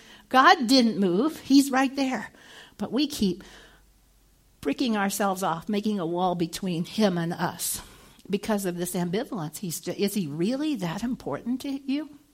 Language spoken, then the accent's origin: English; Indiana, United States; I'm from Hoosier, originally from Indiana.